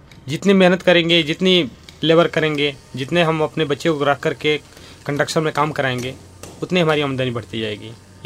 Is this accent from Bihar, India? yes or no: yes; Bihar, India; मैं बिहार से हूँ और मैं 10 सालों से बिजली काम कर रहा हूँ।